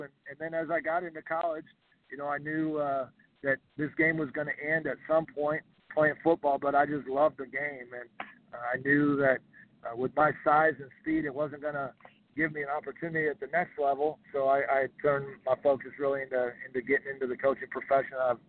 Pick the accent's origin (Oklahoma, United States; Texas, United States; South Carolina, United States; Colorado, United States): Colorado, United States; Boulder; Yeah, you know, I grew up in Boulder, Colorado. My dad was an associate athletic director at CU and grew up there my whole life, grew up a Buff my whole life.